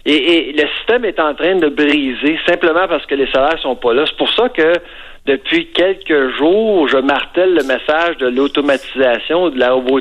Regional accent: Quebec, Canada; Puis moi, je viens des cantons de l'Est

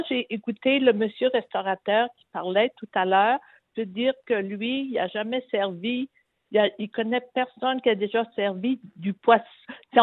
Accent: Quebec, Canada; Moi, du saumon, je connais bien ça. Je suis gaspésienne.

